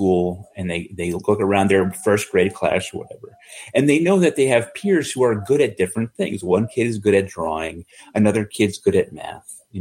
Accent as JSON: {"language": "English", "town": "Middletown", "region": "Connecticut", "country": "United States", "said": "I'm from Middletown, Connecticut, okay?"}